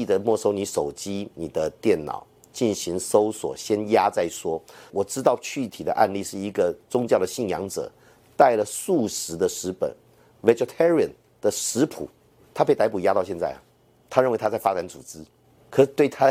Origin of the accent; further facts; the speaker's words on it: Taiwan; 作为一个台湾人